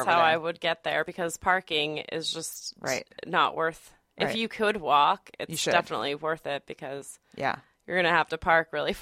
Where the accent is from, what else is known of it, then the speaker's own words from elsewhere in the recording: Northeast, United States; That's because we're from the Northeast.